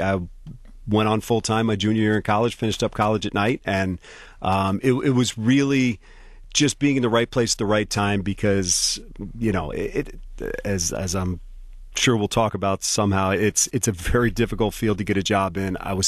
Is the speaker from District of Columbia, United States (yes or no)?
yes; Washington, District of Columbia, United States; Warner Wolf, who I grew up watching in Washington, D.C., and George Michael and Glenn Brenner and guys like that, they were big influences